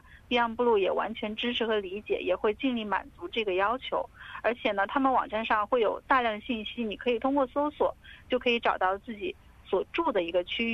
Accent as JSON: {"language": "Chinese", "country": "China", "said": "我们中国人都是一个非常勤劳刻苦的民族嘛"}